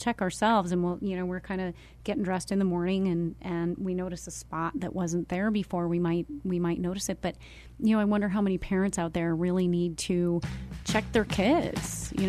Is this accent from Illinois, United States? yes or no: yes; Chicago, Illinois, United States; I grew up in the Chicago area, and every winter I just wanted to put a gun to my head and pull the trigger because I was so miserable.